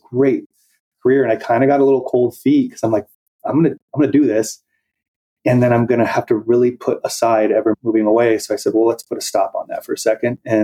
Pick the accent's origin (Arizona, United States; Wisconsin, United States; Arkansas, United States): Arizona, United States; I grew up in Arizona and I just always knew that I wanted to try San Diego.